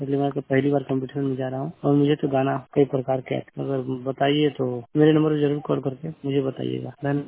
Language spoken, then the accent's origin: Hindi; Uttar Pradesh, India; My district is gram सिद्धि, उत्तर प्रदेश का रहने वाला हूँ।